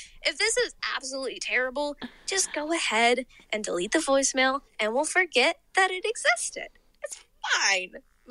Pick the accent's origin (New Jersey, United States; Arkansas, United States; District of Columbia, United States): Arkansas, United States; I am from Northwest Arkansas.